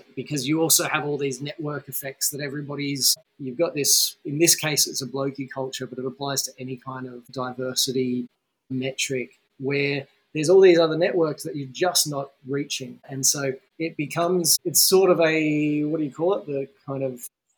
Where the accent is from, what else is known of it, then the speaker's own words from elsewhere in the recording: Australia; being in the UK as an Australian